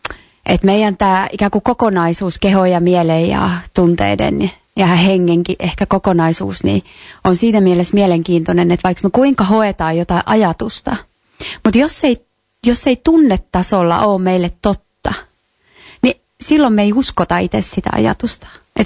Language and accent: Finnish; Kuusamo, North Ostrobothnia, Finland; Jos ajattelee, että mäkin olen niinku Kuusamosta sieltä rajalta